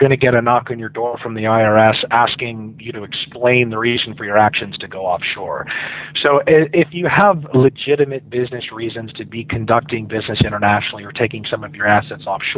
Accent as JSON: {"language": "English", "town": "Denver", "region": "Colorado", "country": "United States", "tie": "born or raised there", "also_born_or_lived": "Boston, United States / Los Angeles, United States", "said": "I was born in America. I grew up for the most part in Denver, Colorado."}